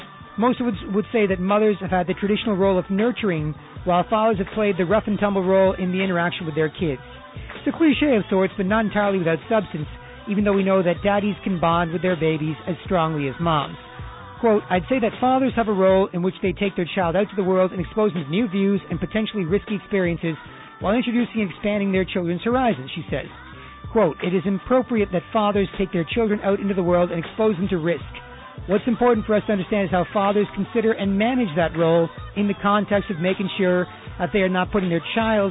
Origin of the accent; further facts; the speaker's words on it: Canada; my parents are from India, and just because I'm Indian, while being Canadian